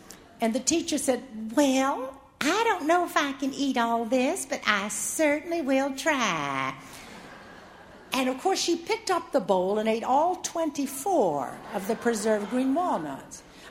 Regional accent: Norfolk, Virginia, United States; accent: Southern; Growing up in Norfolk, Virginia, of course, I had a Southern accent. But I wanted to go north to college because I had only heard Southerners my entire life.

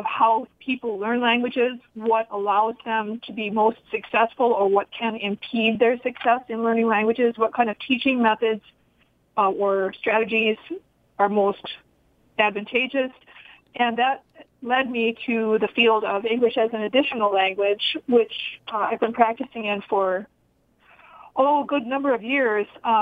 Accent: Sioux Falls, South Dakota, United States; I was born and raised in Sioux Falls, graduated from O'Gorman, attended Augustana, and graduated from University of South Dakota.

